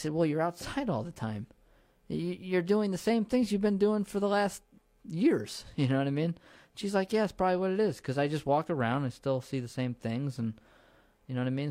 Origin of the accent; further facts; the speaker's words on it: New Paltz, New York, United States; growing up in New Paltz, I used to see a lot of people outside when kids were outside, I think, a lot more.